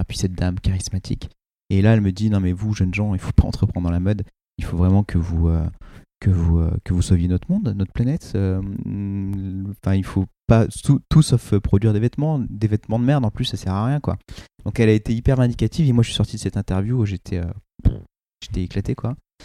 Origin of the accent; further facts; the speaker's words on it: Oyonnax, Auvergne-Rhône-Alpes, France; Je suis un petit provincial, j'ai grandi à Oyonnax, dans l'Ain.